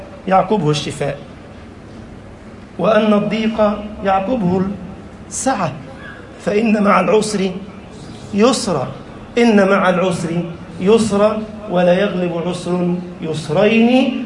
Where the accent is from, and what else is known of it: Egypt